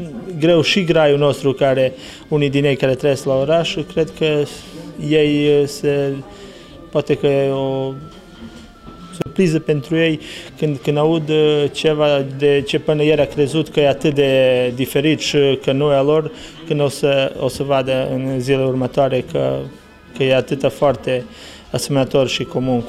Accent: Serbia; noi care venim din Serbia, care nu avem nicio oră de școală în limba maternă

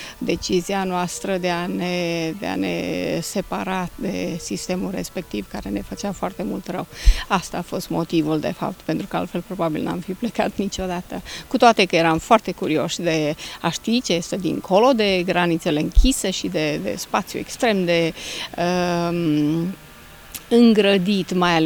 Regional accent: Băița, Hunedoara County, Romania; Sunt din Munții Apuseni, la partea sudică, de fapt din Munții Metalifer

